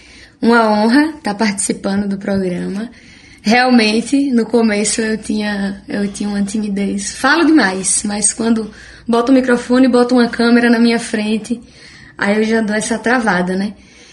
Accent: Morro do Chapéu, Bahia, Brazil; Eu nasci em Morro do Chapéu, sou morrense nascida e de família também. Parte da minha família é daqui, a parte do meu pai é da família … né, de Morro do Chapéu, e parte da minha mãe é de Várzea Nova, então é vizinho ali também

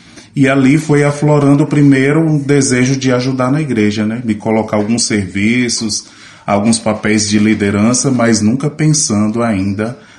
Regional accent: Jussara, Brazil; now in Morro do Chapéu, Brazil; sou natural da cidade de Jussara, nasci e me criei lá, e hoje sou padre vigário em Morro do Chapéu.

